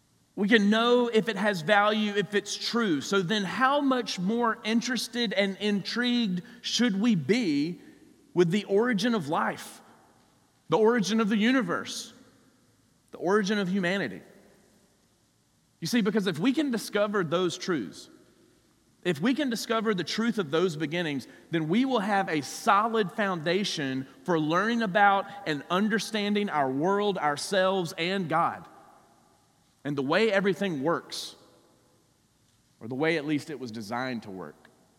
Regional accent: Georgia, United States; accent: southern; also born or lived in Atlanta; I have really tried to shake my southern accent that I have over the years. I'm not like ashamed of it or anything, but you know, I grew up in South Georgia in a small town, but then I moved to Atlanta for college

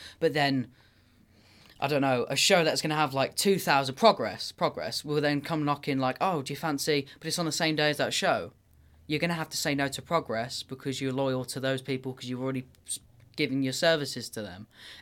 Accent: South East England, United Kingdom; accent: posh; now in Grimsby, United Kingdom; my voice isn't Grimsby or Lincoln at all, but that's just where I live. I mean, you know, I grew up very close to London, so I've got that posh accent towards me.

